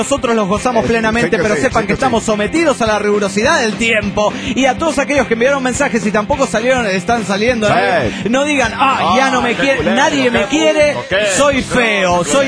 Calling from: San Salvador, El Salvador; de San Salvador, El Salvador, en el Gabacho.

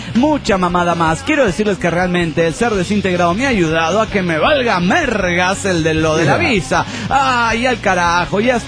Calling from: Arequipa, Peru; de Arequipa, Perú.

